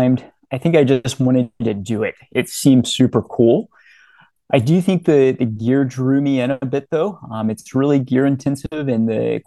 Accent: Virginia, United States; I grew up in Virginia, and I've been learning about outdoor recreation and playing in the mountains here since I was a child.

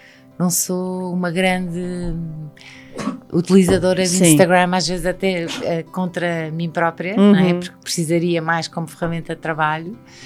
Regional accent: Sintra, Lisbon, Portugal; Eu recentemente voltei a viver em Sintra. Eu cresci em Sintra, os meus avós e os meus bisavós tinham um casa em Sintra.

